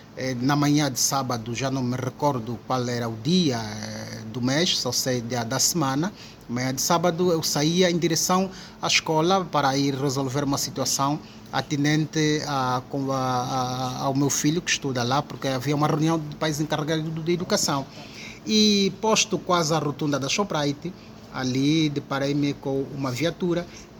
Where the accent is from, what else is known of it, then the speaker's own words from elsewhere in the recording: Angola; nós somos angolanos.